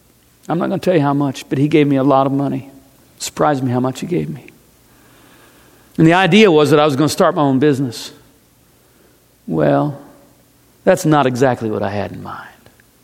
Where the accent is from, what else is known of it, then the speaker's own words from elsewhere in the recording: Missouri, United States; I grew up in Missouri. My mom died when I was 5 years old.